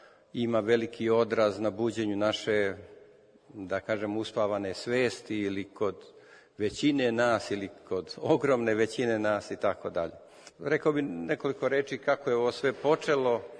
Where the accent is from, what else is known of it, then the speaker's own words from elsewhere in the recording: Sjenica, Zlatibor District, Serbia; moved away; Ja sam inače rodom iz Sjenice, ali odavno otišao od Ozgo.